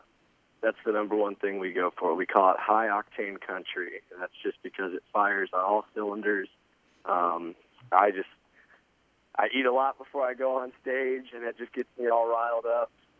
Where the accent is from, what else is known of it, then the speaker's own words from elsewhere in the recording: Texas, United States; Well, I grew up in Texas, and I've been singing since I was a little kid